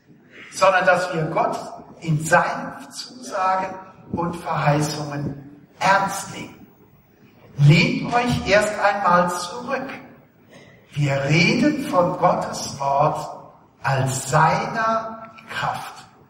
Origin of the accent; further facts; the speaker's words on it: Rhineland, Germany; nachdem ich als Rheinländer euphorische Komplimente machte